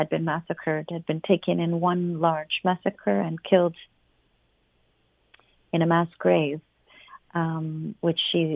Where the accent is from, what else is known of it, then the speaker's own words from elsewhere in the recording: London, United Kingdom; born there; So I was born in London.